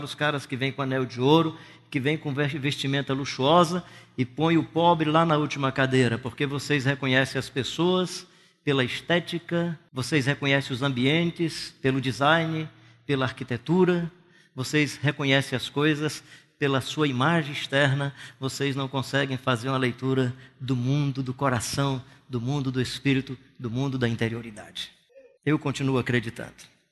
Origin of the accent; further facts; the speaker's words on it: Brazil; eu convido a todos e a todas, como brasileiros e brasileiras que somos